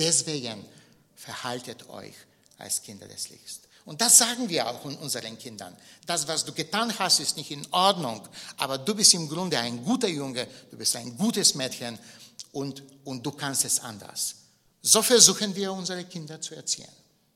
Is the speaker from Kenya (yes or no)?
no; Bulgaria; Ich habe als Kind in Bulgarien zum ersten Mal den Ausdruck gehört